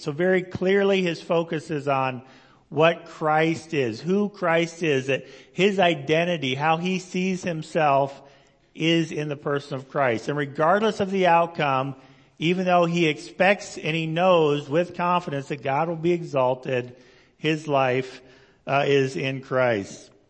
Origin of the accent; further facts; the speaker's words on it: Idaho, United States; born there; Even though I was born in Idaho, so I don't know how that worked.